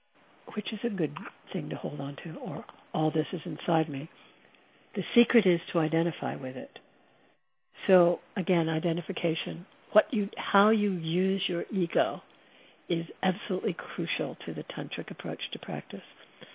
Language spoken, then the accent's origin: English; New Jersey, United States; You know, I'm the child of my parents. I grew up in New Jersey.